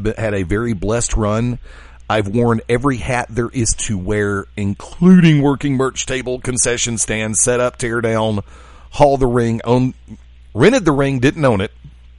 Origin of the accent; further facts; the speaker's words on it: Alabama, United States; if the right circumstance were to come up here in my home state, I would listen.